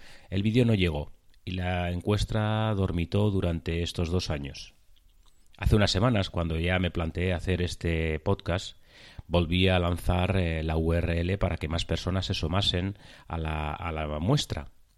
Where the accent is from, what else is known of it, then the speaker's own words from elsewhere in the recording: La Algaba, Andalusia, Spain; Paseaba yo hace unos 2 años por mi pueblo, La Algaba